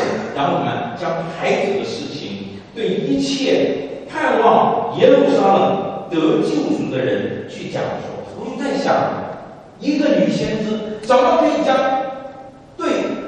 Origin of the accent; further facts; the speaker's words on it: Guangzhou, Guangdong, China; now in Canada; 南方人，我是广州人